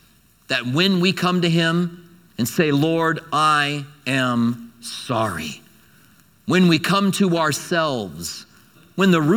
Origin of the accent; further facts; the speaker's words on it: Albuquerque, New Mexico, United States; Albuquerque was that way. I grew up in Albuquerque.